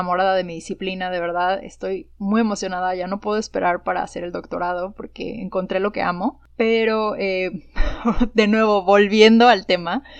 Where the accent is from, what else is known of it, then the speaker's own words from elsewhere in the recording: Mexico; yo soy la única mexicana en mi departamento